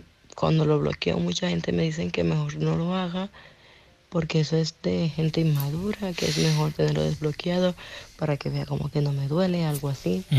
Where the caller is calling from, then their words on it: Zaragoza, Aragon, Spain; soy de Zaragoza